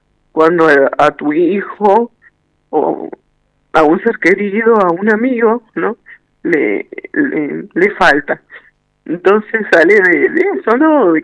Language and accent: Spanish; Buenos Aires, Argentina; Vengo de Buenos Aires con mucha necesidad